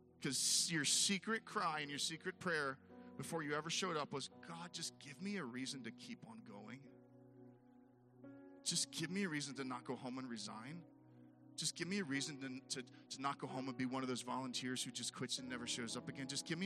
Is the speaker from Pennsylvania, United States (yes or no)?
yes; Pittsburgh, Pennsylvania, United States; Wait a second. I'm from Pittsburgh. I'm a Steelers fan.